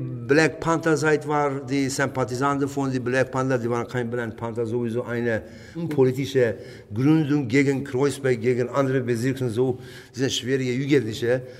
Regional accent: Turkey; German is a second language; Ich bin Kurde aus der Türkei. Deswegen spreche ich perfekt kurdisch, perfekt türkisch

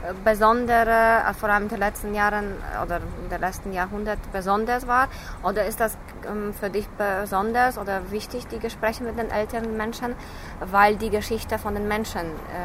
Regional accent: Poland; für die ist es immer noch Polen, also meine Heimat ist eher

